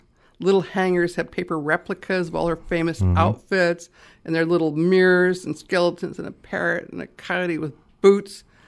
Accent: Wenatchee, Washington, United States; I come from Wenatchee, Washington, and right from the 50s.

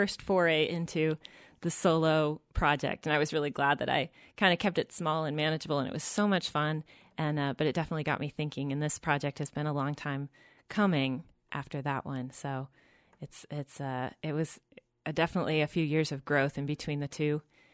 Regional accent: Oklahoma, United States; now in Portland, United States; Well, I grew up in Oklahoma

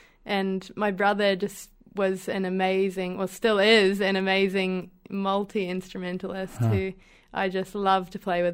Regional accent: Whangarei, Northland, New Zealand; I grew up in Whangarei, which is a couple hours north of Auckland.

